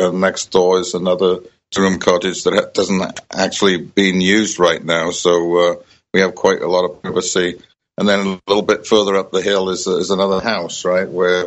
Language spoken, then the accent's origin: English; Cardiff, Wales, United Kingdom; And I, of course, growing up in Cardiff, there was a similar light there.